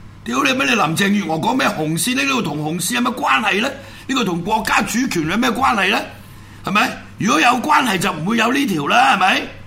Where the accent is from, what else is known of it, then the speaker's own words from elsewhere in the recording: Hong Kong; born there; 我香港出世